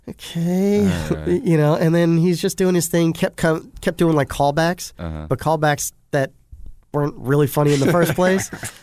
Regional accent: Atlanta, Georgia, United States; And I said, hey, we're up from Atlanta.

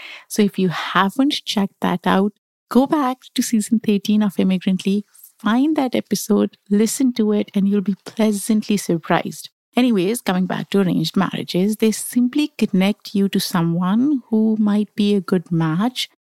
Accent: Pakistan; I was born and raised in Pakistan

